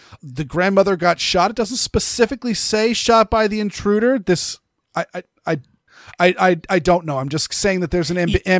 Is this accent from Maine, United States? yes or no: yes; Maine, United States; And growing up in Maine, I knew a ton of people that was their thing.